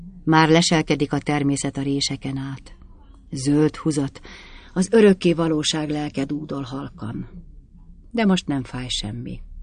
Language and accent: Hungarian; Felsőiszkáz, Veszprém County, Hungary; born there; Papír szerint 1925. július 17-én születtem, Felsőiszkázon, Veszprém megyében.